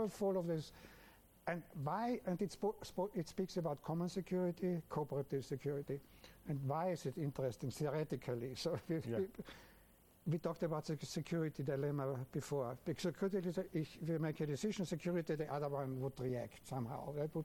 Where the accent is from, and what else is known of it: Vienna, Austria; English is a second language